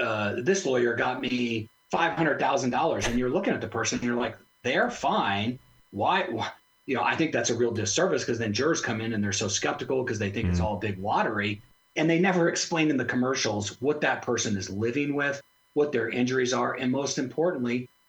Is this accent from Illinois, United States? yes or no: no; Aurora, Colorado, United States; I grew up in Aurora and went to Smoky Hill High School, and his daughters went to our high school.